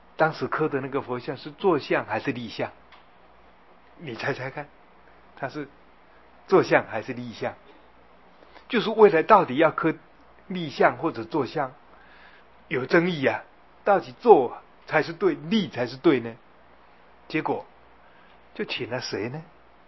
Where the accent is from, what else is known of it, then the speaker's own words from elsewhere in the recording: China; 我们中国人，中国的一个文化里头讲立功、立德、立言哈